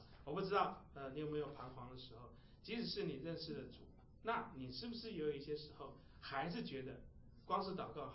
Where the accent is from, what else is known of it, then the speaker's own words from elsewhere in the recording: China; 那这我们中国人最了解，是不是？中国不知道换了多少朝代，是不是？